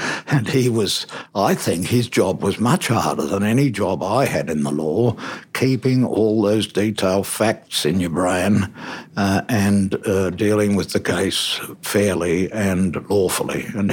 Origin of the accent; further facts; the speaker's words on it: Sydney, New South Wales, Australia; I grew up in a suburb called Concord, which was then regarded as in the western suburbs. Now it's in the centre or the inner west, and it's the only suburb in Sydney that doesn't have a hotel.